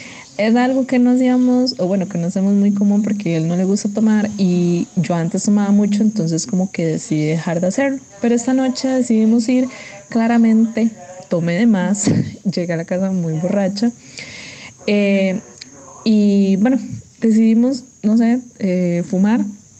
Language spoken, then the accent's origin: Spanish; Costa Rica; Y como buenos ticos, ¿verdad?